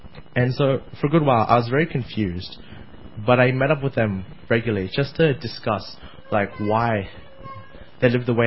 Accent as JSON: {"language": "English", "country": "Australia", "said": "I'm Australian."}